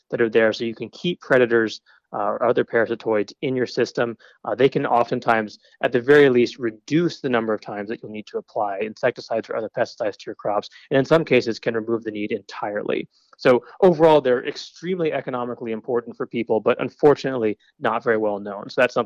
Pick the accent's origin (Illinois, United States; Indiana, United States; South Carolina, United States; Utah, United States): Utah, United States; We grew up in Utah.